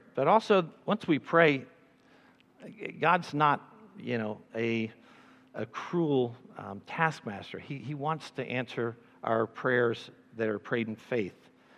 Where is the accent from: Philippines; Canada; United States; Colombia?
Canada; born there; I was born in Canada when he was a pastor in Canada.